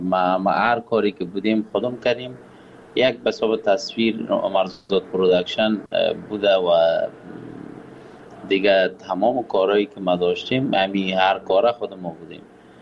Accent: Kabul, Afghanistan; now in Pakistan; که مدت این چیزی کم 1 سال میشه از وطن فرار هستم، از وطن دور هستم، دور از کابل جان هستیم، دور از افغانستان هستیم، دلتنگ هم و آب و هوا آمدیم. فعلا پاکستان هستم،

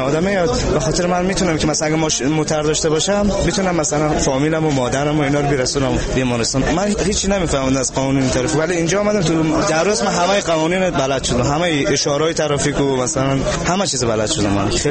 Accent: Bamyan, Afghanistan; از ولایت بامیان. من یک سال شد از ایران اومدم

